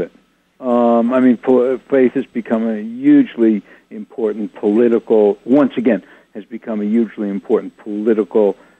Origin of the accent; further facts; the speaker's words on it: Woodstock, New York, United States; Then the Woodstock Film Festival, which takes place in my hometown, arranged for a special screening here.